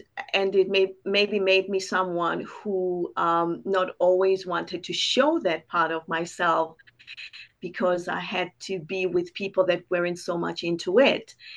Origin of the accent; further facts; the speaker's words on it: Botswana; a touch of amapiano because I'm from Botswana, and the South African music has always meant a whole lot to me, and I grew up with it.